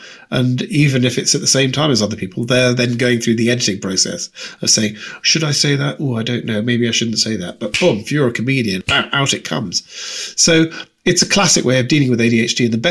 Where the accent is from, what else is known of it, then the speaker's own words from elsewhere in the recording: Edinburgh, Scotland, United Kingdom; now in London, United Kingdom; went up and did an Edinburgh festival back in my hometown and was discovered by the BBC and Wogan, and the rest is history. So there you go. Edinburgh childhood, London university, and downhill ever since.